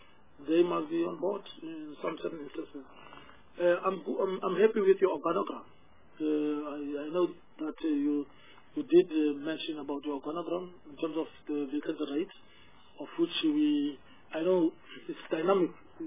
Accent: Port Elizabeth, Eastern Cape, South Africa; not necessarily only because I come from Port Elizabeth.

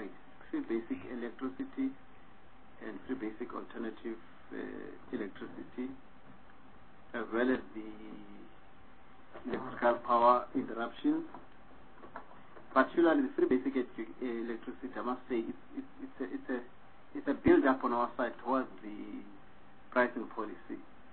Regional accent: South Africa; To what extent are we happy as South Africa, as the South African government, as the state, as South Africans, that we really are on board

